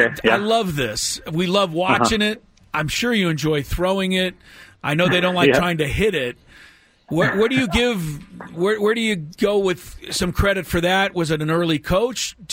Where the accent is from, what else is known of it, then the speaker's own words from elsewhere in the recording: Victoria, British Columbia, Canada; growing up on Victoria, British Columbia Island.